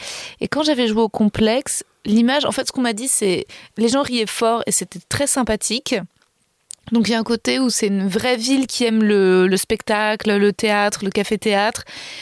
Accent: Paris, Île-de-France, France; comme je suis née à Paris, que j'ai grandi à Paris

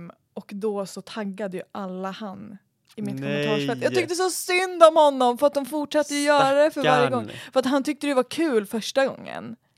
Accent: Norrland, Sweden; jag är från Norrland.

